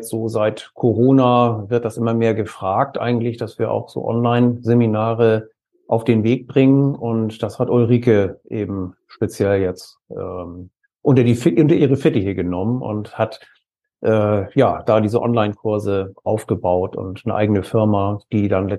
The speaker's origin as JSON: {"language": "German", "town": "Kiel", "region": "Schleswig-Holstein", "country": "Germany", "said": "Ja, wir kommen aus Norddeutschland, genauer gesagt aus Kiel, aus dem schönen Schleswig-Holstein."}